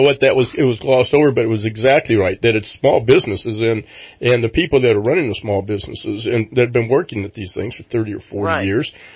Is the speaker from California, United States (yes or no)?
yes; California, United States; Well, you know what? We're from Northern California. We're a little bit different than Southern California.